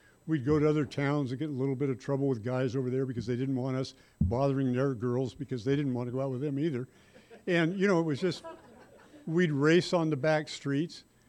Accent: Visalia, California, United States; I was born, I was raised in the Central Valley between Fresno and Bakersfield, small town called Visalia.

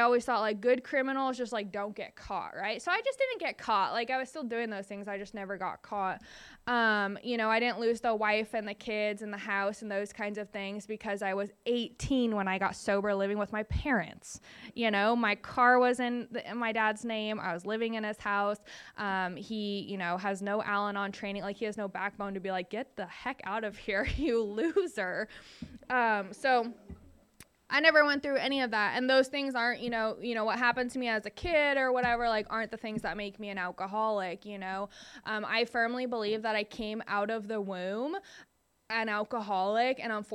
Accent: Seattle, Washington, United States; I can't fly back home. I'm from the Seattle, Washington area.

